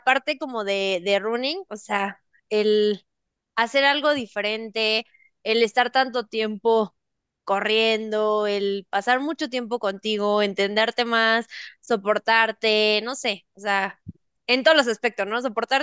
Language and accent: Spanish; Mexico; No, somos mexicanos, no kenianos.